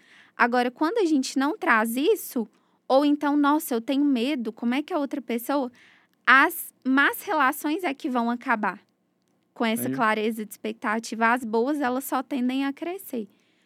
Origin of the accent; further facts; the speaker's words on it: Minas Gerais, Brazil; uma médica muito querida lá da minha cidade, no interior de Minas.